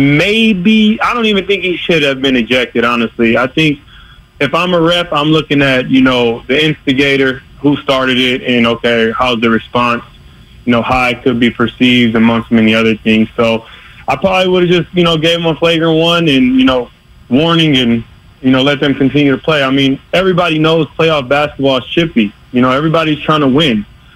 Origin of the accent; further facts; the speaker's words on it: Oakland, California, United States; I mean, I'm a Warriors fan, man. I'm from Oakland.